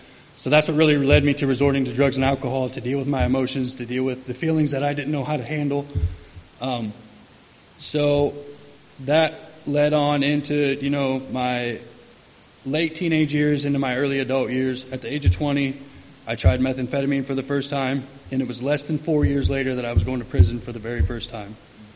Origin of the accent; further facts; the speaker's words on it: Beerstown, Illinois, United States; So I grew up fairly well. I'm from Beerstown, Illinois. Actually, it's just right down the river from Peoria.